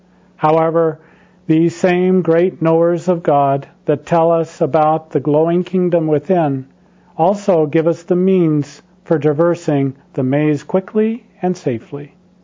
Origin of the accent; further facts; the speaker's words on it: India; born there; I am proud that I was born in India.